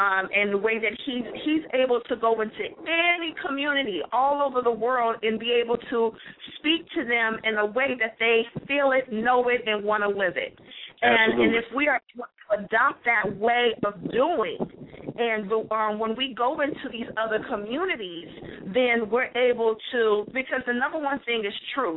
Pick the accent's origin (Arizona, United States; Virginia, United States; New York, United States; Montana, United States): Arizona, United States; Phoenix; I grew up in Phoenix, Arizona